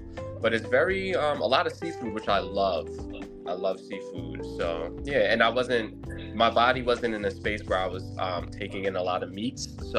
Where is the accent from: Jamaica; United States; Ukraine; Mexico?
Jamaica; I'm Jamaican, so obviously summers in Jamaica, all through the States